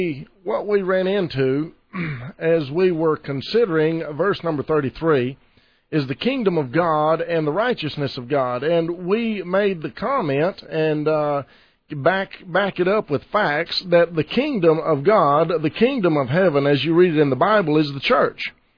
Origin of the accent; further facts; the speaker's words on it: Stephenville, Texas, United States; from Stephenville, Texas.